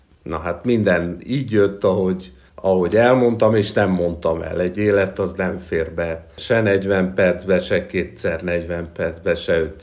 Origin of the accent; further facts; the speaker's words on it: Cluj-Napoca, Cluj County, Romania; 72-ben születtem Kolozsváron, 90-ben érettségiztem a Brassai Sámuel Ipari Líceumban